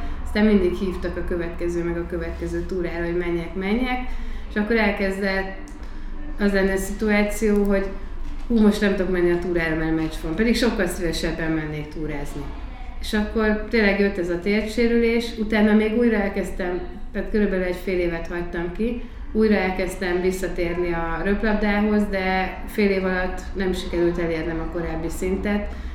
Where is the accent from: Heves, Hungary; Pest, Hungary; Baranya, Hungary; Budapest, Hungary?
Heves, Hungary; Eger; Én Egerben nőttem fel.